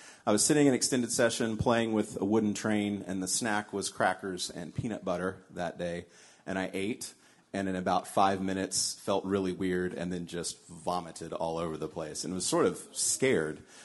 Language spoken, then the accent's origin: English; Dallas, Texas, United States; Parents still live in the same house that we were born into, so we grew up in the Lake Highlands area of Dallas.